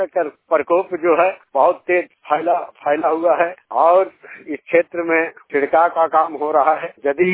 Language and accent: Hindi; Jharkhand, India; ग्राम होसी प्रखंड डाड़ी पंचायत कनकी के रहने वाला हूँ और मैं झारखंड मुक्ति मोर्चा के अल्पसंख्यक जिला अध्यक्ष हूँ।